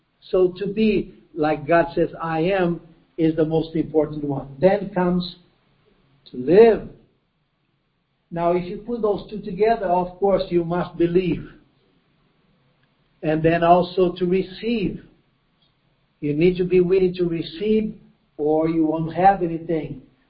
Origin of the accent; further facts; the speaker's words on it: Egypt; I was raised there in Egypt, and they have more than 1,000 gods there.